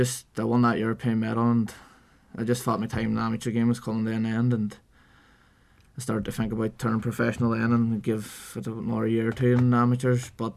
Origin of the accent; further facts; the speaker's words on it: Derry, Northern Ireland, United Kingdom; I'm from Derry, but I've boxed out of Belfast in my amateur days